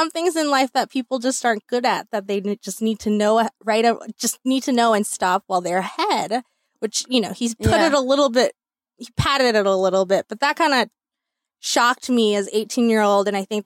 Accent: Atlanta, Georgia, United States; I'm actually originally from Atlanta. So my parents wanted me a little bit closer, so I moved back to North Carolina.

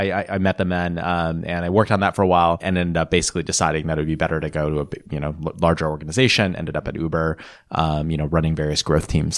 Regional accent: Seattle, Washington, United States; So we grew up in Seattle and we both made our way to the Bay Area.

